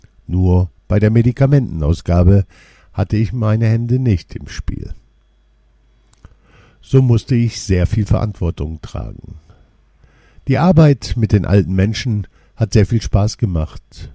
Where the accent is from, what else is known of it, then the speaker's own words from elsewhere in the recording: Angola; German is a second language; now in Germany; Ich komme aus Angola. Ich bin 20 Jahre alt. Momentan gehe ich in Deutschland zur Schule